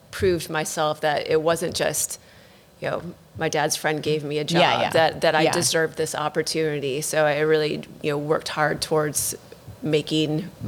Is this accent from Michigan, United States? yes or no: yes; Michigan, United States; I grew up in Michigan.